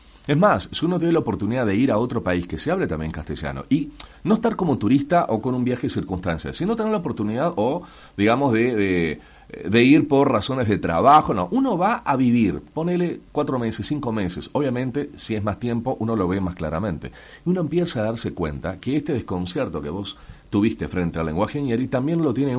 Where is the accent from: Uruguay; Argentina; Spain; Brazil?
Uruguay; Montevideo; la identidad que tenemos todos como uruguayos, por ejemplo, o como montevideanos